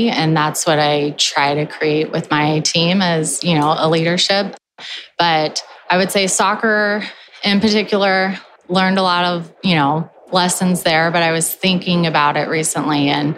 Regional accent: Arizona, United States; moved away as an adult; So I grew up in Arizona. I moved out to Colorado for soccer for college and I fell in love with it.

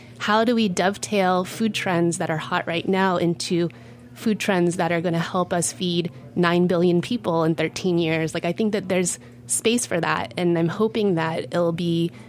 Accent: Texas, United States; now in Brooklyn, United States; I come from Texas. I grew up eating barbecue. So I was like, fine, if I can't get good barbecue in New York, I'll make it myself.

